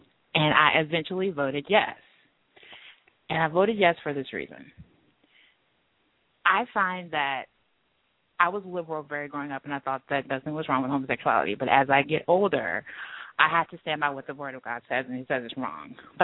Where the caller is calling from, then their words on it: Maryland, United States; I'm calling because it's interesting, because in the state of Maryland during the last election